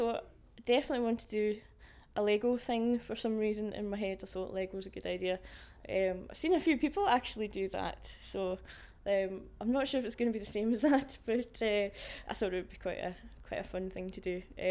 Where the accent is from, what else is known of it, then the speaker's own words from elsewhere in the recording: Glasgow, Scotland, United Kingdom; I'm 31 and I'm from Glasgow.